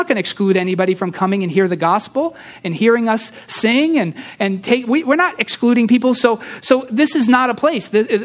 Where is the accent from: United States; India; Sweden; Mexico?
Sweden; I'm from Sweden originally, so that included my ancestors.